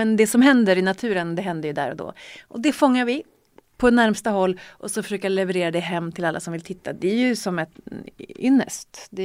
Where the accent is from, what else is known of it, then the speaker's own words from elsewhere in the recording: Brunflo, Jämtland County, Sweden; Jag är från Brunflo i början. Jag är fortfarande från Brunflo. Men jag är från Brunflo och uppväxt med skidor och snö.